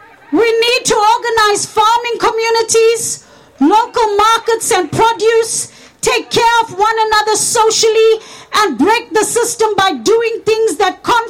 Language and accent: English; South Africa; now in Netherlands; As a South African